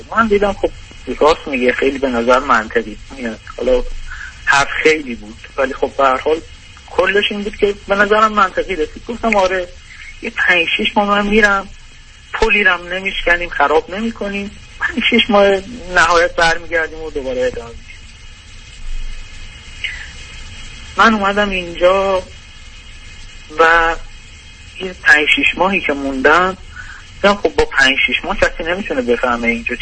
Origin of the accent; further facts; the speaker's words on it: Iran; moved away as an adult; من الان 4 ساله که از ایران خارج شدم اومدم اروپا.